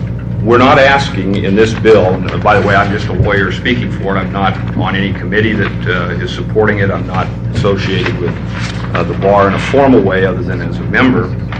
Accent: Beaverton, Oregon, United States; I guess I'm from the hinterland since I'm from Beaverton

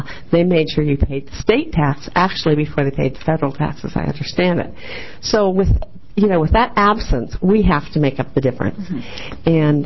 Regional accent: Portland, Oregon, United States; I'm from Portland, and I'm the facilitator for Tax Fairness Oregon.

